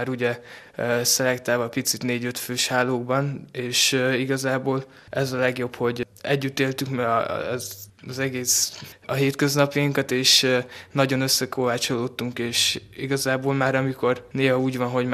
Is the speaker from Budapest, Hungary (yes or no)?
no; Szügy, Nógrád, Hungary; Én Nógrád megyéből, Szügy, ez Balassagyarmattól 5 kilométerre kis.